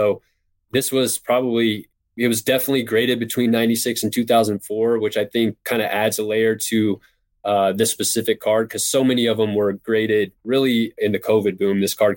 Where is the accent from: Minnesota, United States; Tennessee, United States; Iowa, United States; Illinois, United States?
Illinois, United States; Quincy; he's from Springfield, Illinois, and I'm from Quincy, Illinois, which is an hour and a half from Springfield.